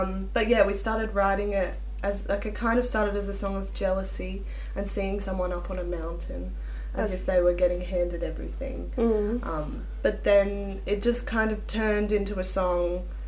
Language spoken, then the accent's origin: English; Western Australia, Australia; We're from Western Australia, so we went back to our hometown in southwest WA.